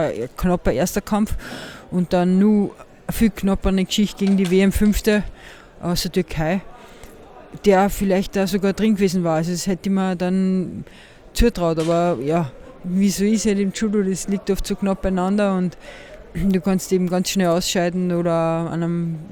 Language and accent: German; Austria; es ist der erste Upper Austria Grand Prix, den es bei uns in Österreich gibt.